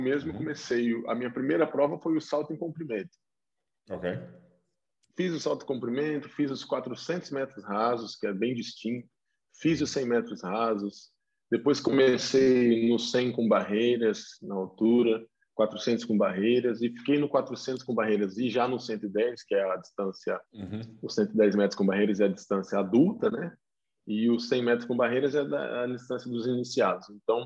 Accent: Marília, São Paulo, Brazil; Tenho 29 anos, sou nascido no ano de 92 e sou natural de Marília, no interior de São Paulo, Brasil, e já naturalizado português.

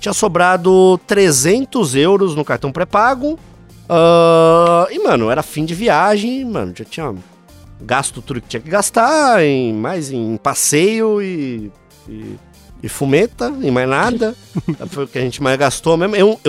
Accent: Brazil; Sobrou um que eu guardava na meia pra emergência, como bom brasileiro.

